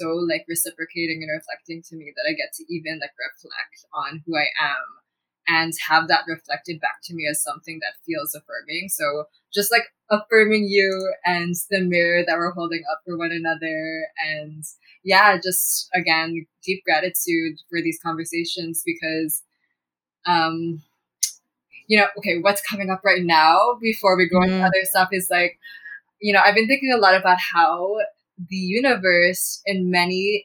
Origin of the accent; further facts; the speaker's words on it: Toronto, Ontario, Canada; born there; I was born here in Toronto, specifically Scarborough